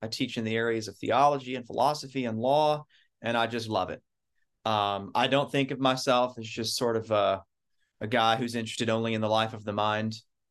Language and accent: English; Tennessee, United States; She's from Indiana originally. I'm from the Middle Tennessee area.